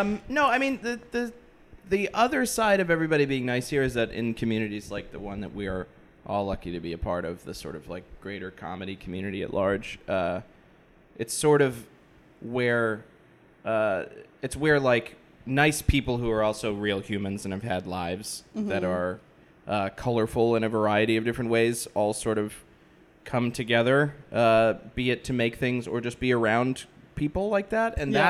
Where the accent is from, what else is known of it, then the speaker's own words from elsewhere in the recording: Massachusetts, United States; I hail from Massachusetts originally.